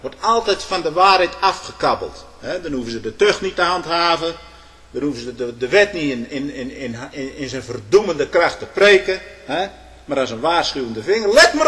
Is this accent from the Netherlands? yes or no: yes; Stolwijk, South Holland, Netherlands; Ja, ik kom uit Stolwijk.